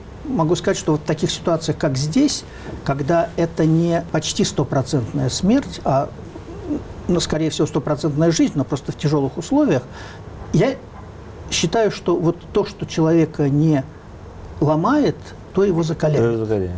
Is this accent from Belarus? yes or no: no; Moscow, Russia; Значит, я был москвич, но не коммунист.